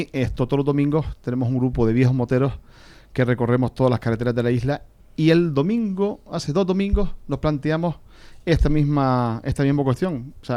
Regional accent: Canary Islands, Spain; soy Gran Canario. Quiero a mi isla

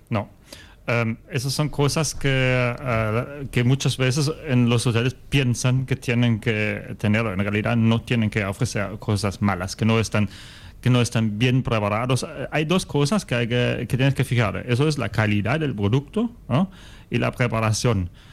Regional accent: Baden-Baden, Baden-Württemberg, Germany; Spanish is a second language; yo veo que en mi pueblo de Alemania, que se llama Baden-Baden

